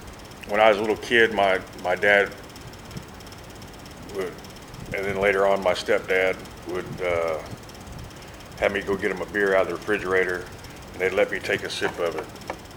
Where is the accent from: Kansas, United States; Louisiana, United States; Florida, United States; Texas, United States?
Kansas, United States; I was 15 years old at the time, and where I grew up in Kansas at the time, I don't know what it is now